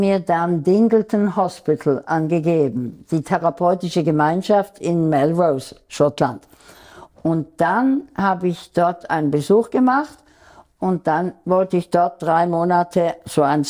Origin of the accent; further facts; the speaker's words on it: Aargau, Switzerland; also born or lived in United States; Und dann kam ich zurück in die Schweiz, in den Kanton Aargau, meinen Heimatkanton.